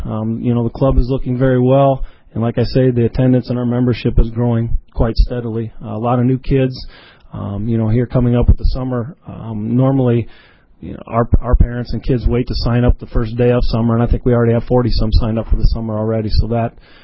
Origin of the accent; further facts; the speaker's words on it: Webster City, Iowa, United States; the capital of North Central Iowa, Wayne. I grew up in Webster City.